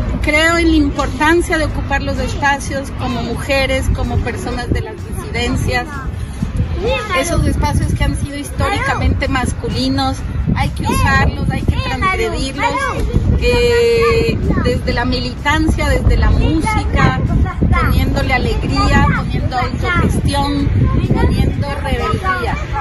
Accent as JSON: {"language": "Spanish", "country": "Ecuador", "tie": "born or raised there", "also_born_or_lived": "Colombia / France", "lives_now": "Paris, France", "said": "Soy de Colombia, soy de Francia, criada en Ecuador."}